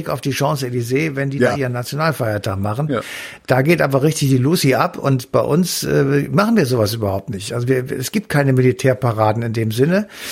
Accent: Cologne, North Rhine-Westphalia, Germany; aber im Ausland sage ich auch meistens Deutschland, ich komme aus Köln.

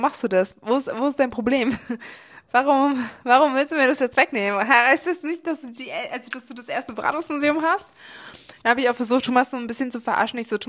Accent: Nuremberg, Bavaria, Germany; sind wir Nürnberger

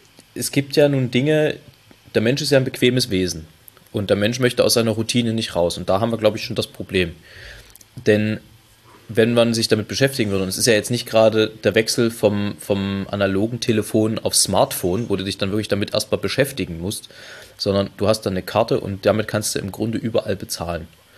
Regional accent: East Germany, Germany; ich bin ja nun selber gebürtiger Ostdeutscher

